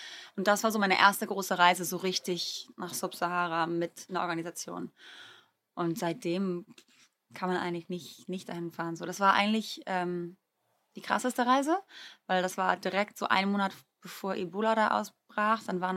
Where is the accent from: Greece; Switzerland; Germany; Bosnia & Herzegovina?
Greece; born or raised there